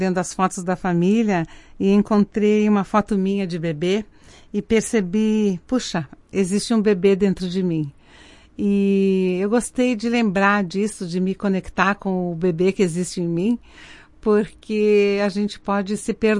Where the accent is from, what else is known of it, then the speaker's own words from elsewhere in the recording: Caxias do Sul, Rio Grande do Sul, Brazil; Aliás, Caxias toda, né? Eu sou de Caxias do Sul. E como caxiense...